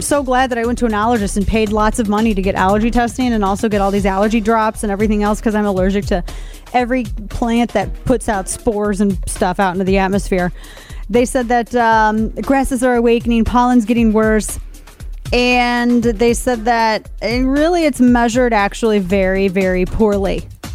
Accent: Missouri, United States; Now, as you know, my home state of Missouri and St. Louis, Maya and Kane's hometown

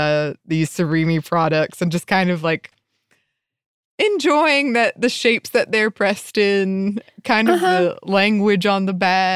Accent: Tampa Bay area, Florida, United States; I grew up in the Tampa Bay area, and believe it or not, I never had a Cubano in the 15 or so years that I lived there.

